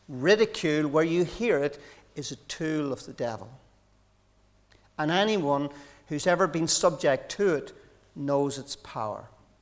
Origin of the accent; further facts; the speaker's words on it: Katy, Texas, United States; It was okay to be a Christian in Australia. Nobody knew me, and that was okay. But when I was a Christian at home in Katy, there was a cost, there was a price to pay.